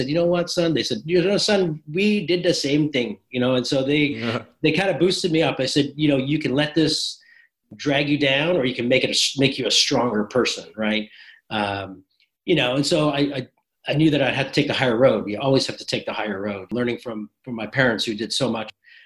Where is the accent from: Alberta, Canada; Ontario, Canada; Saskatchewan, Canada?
Alberta, Canada; Calgary; also born or lived in Manchester, England / Montreal, Canada; A British kid with a funny accent, and you're brown, and you know, lived in Montreal for a few years, and then moved to Calgary for where I grew up